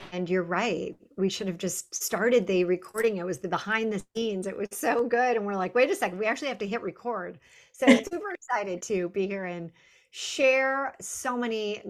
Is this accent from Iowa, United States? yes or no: no; California, United States; I grew up in the Silicon Valley. I was a high-tech girl.